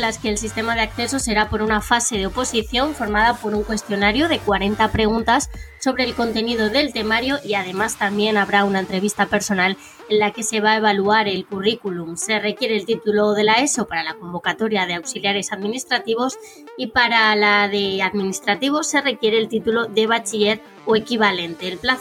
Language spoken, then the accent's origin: Spanish; Móstoles, Community of Madrid, Spain; Pero soy madrileña, mostoleña.